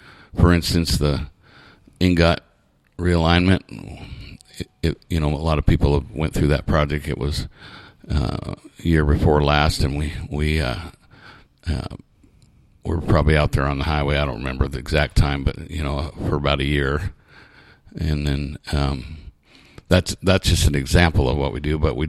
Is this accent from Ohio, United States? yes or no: no; California, United States; born there; I was born in Shasta County, third generation.